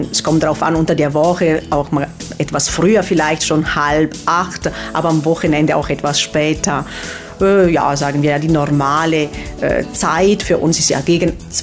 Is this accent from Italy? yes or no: yes; Italy; Ja, das ist ganz normal bei uns in Italien.